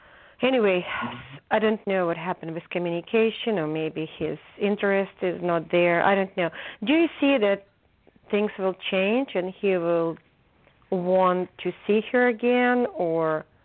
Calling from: California, United States; I'm from California

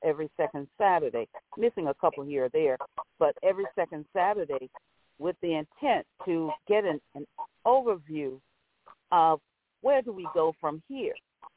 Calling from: St. Petersburg, Florida, United States; And, you know, I'm calling from St. Petersburg / Clearwater, Florida, everyone.

